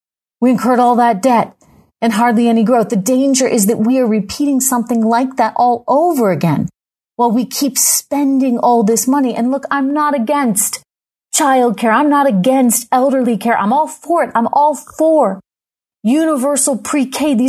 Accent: New Hampshire, United States; they may have heard me tell this story of where I grew up in New Hampshire, a nearby family, a neighbor

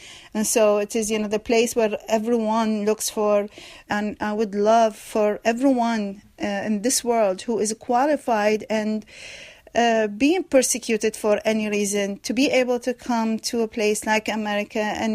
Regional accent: Iraq; English is a second language; now in New York City, United States; I was born and raised in Iraq. I am a U.S. citizen from New York City.

